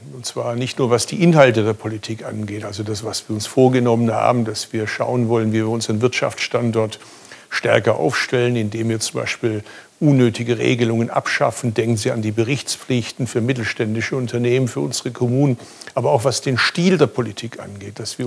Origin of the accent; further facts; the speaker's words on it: Baden-Württemberg, Germany; Ja, wir treten etwas bescheidener auf als Baden-Württemberger